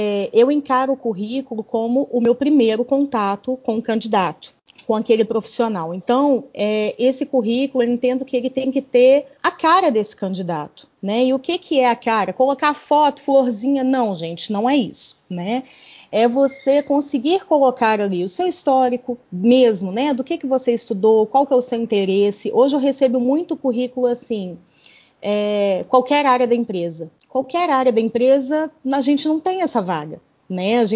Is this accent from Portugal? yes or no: no; Belo Horizonte, Minas Gerais, Brazil; Eu sou mineira, de Belo Horizonte.